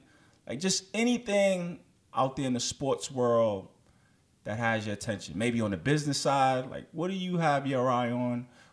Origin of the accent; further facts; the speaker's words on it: United States; Because growing up in America, you think, oh, of course, there's some guy in the skybox who owns all this.